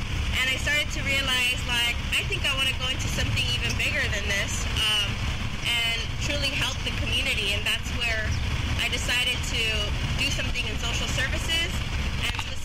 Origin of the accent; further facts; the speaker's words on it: Los Angeles, California, United States; I actually was born and raised in Los Angeles. I've lived 10 years in the East Side, 10 years in Echo Park before it was trendy, and around 8 years in the San Fernando Valley.